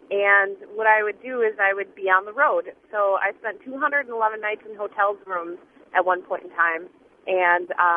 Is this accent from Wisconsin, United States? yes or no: yes; Wisconsin, United States; now in Texas, United States; I'm obviously from Wisconsin, but Texas is kind of far away.